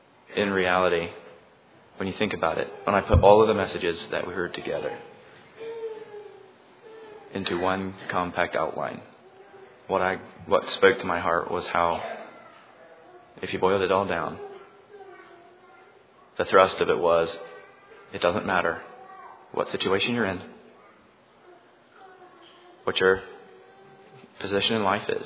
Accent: Spring Valley, Ohio, United States; I'm from Spring Valley, Ohio, near Dayton.

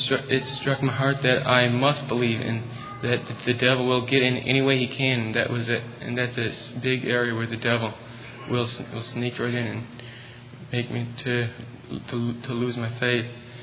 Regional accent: Southside, Oklahoma, United States; I'm from Southside, Oklahoma.

